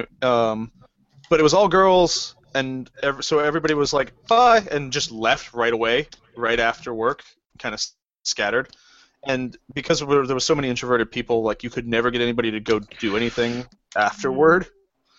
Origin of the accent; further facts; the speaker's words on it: United States; especially in Canada as an American.